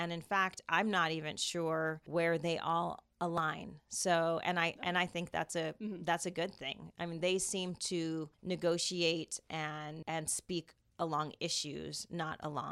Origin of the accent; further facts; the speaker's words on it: California, United States; now in Cedar Rapids, United States; I am running for mayor of Cedar Rapids. I'm originally from California and have been in Cedar Rapids for about 10 years.